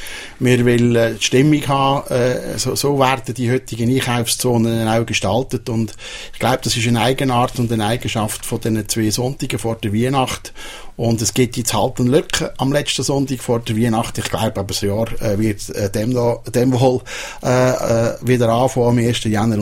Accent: Switzerland

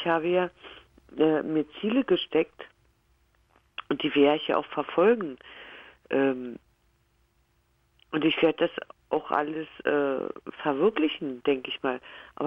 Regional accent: Germany; now in Switzerland; es ist ja nicht nur mein Alter, sondern ich bin ja auch eine Deutsche in der Schweiz.

